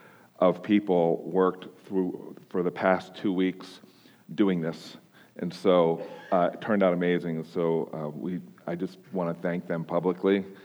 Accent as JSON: {"language": "English", "region": "Pennsylvania", "country": "United States", "tie": "born or raised there", "said": "I grew up on the East Coast, and there's the Neshaminy Creek that would that I would go fishing"}